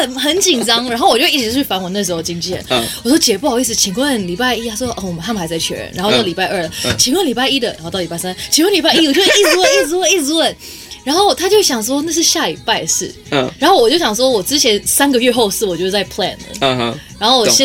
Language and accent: Chinese; Singapore; also born or lived in Hong Kong; now in Taipei, Taiwan; 因为我毕竟在新加坡跟香港长大啊。